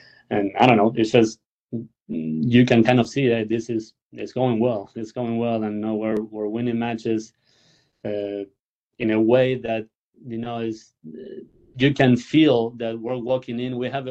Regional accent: Argentina; English is a second language; play with all these junior guys, you know, from Argentina, like Coria and Albanian. Coria is from my hometown, so I will go back in December and I will train with him.

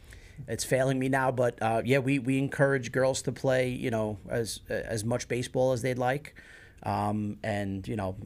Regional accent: Bronx, New York, United States; now in Mamaroneck, United States; And personal life, I'm from the Bronx.

